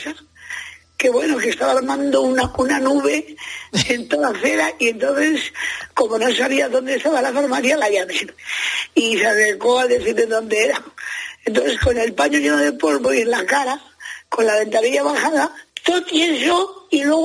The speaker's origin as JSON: {"language": "Spanish", "town": "Cuenca", "region": "Castilla-La Mancha", "country": "Spain"}